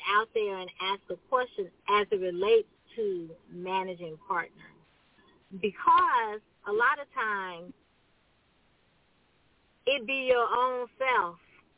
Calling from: Atlanta, Georgia, United States; here. I am calling from Atlanta.

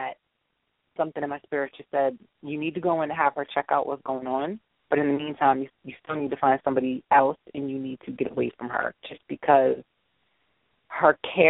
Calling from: Massachusetts, United States; I'm calling from Massachusetts.

